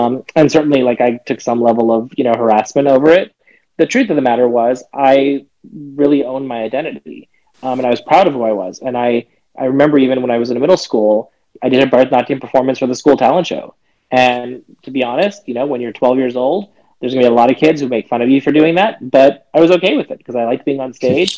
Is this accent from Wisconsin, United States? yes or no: no; Texas, United States; I am 44 years old. I grew up in Central Texas.